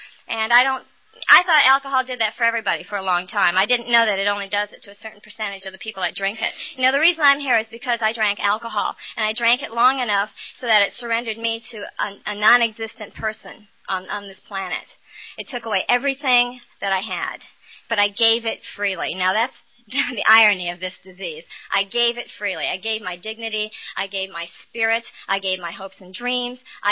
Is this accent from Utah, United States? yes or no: no; Iowa, United States; born there; I was born in Iowa